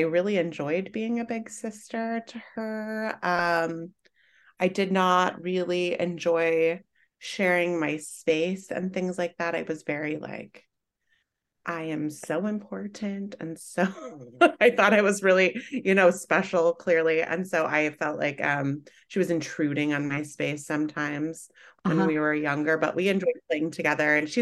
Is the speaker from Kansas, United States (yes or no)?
yes; Kansas, United States; college, I went initially to a state school here in Kansas that was just about 30 minutes away from my hometown.